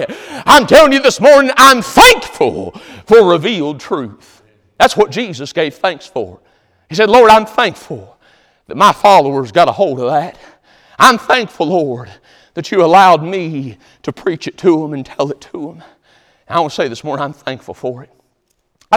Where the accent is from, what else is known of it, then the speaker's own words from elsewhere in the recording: Knoxville, Tennessee, United States; born there; I was born in Knoxville, Tennessee, that I was born into a family that would tell me the gospel